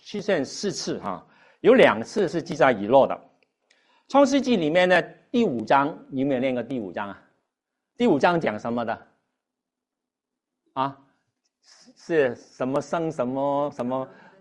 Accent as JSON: {"language": "Chinese", "country": "Hong Kong", "second_language": "Chinese", "lives_now": "Virginia, United States", "said": "因为当年呢，我是来这边Virginia 从香港过来的哈。我是香港人啊，所以原谅我的普通话不是很正宗的。"}